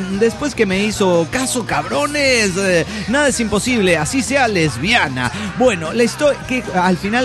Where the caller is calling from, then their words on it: Empalme Escobedo, Guanajuato, Mexico; Aquí en Guanajuato.